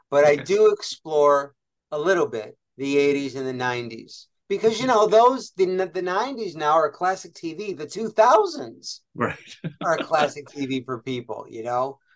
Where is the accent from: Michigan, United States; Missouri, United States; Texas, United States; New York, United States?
New York, United States; Rochester; Growing up in Rochester, New York in the 60s and 70s.